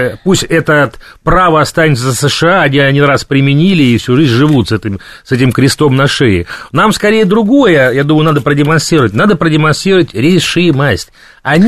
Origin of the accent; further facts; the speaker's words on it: Donbas, Ukraine; Я сам выходец из Донбасса, у меня родители из Донбасса, бабушки, дедушки из Донбасса и прадедушки все оттуда.